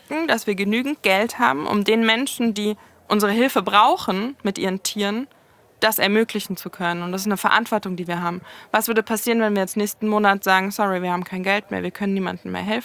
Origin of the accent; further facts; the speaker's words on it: Frankfurt, Hesse, Germany; Also ich bin Frankfurterin, ja. Ich bin geboren in Frankfurt. Frankfurt ist so meine Stadt.